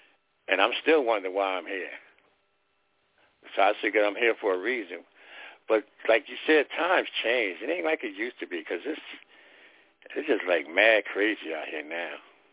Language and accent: English; Patterson, United States; It was fun growing up in Patterson.